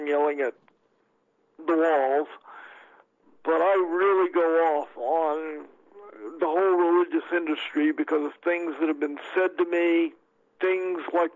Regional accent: the South, United States; growing up in the South, you went through this too. You got to get up on Sunday and go to church and go to church on Wednesday night.

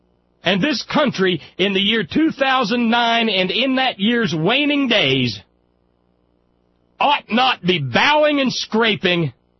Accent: Alabama, United States; But I know at least the Southern Baptists back where I grew up in Alabama's 5th District

